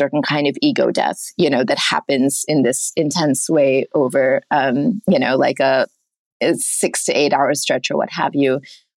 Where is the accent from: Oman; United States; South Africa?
Oman; I'm very much a water baby. I grew up in Oman, a mile away from the beach.